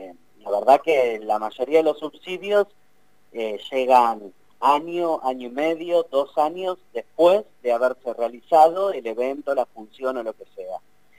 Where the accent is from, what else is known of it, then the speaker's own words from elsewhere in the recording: Chascomús, Buenos Aires Province, Argentina; now in La Plata, Argentina; nosotros somos de Chascomús, pero hace ya 10 o 12 años que trabajamos en la ciudad de La Plata y uh-huh. nos consideramos también platenses.